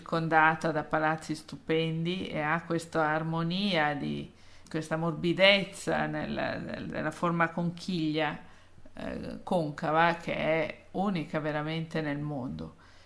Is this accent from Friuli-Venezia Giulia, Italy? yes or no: no; Lombardy, Italy; Io, vabbè, essendo lombarda, penso che la Lombardia sia una bella regione.